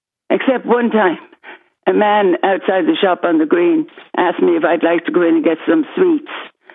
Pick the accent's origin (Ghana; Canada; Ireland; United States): Ireland; Dublin, Leinster; growing up in Dublin, walking anywhere as a child, a kid, 14 and 15, late at night